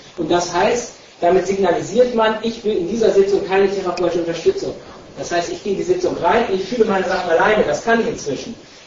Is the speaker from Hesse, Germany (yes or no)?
yes; Frankfurt, Hesse, Germany; Ich komme hier aus Frankfurt